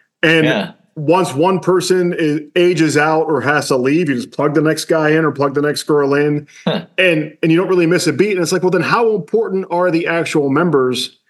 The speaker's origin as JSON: {"language": "English", "region": "Pennsylvania", "country": "United States", "tie": "born or raised there", "said": "I grew up outside of Pittsburgh."}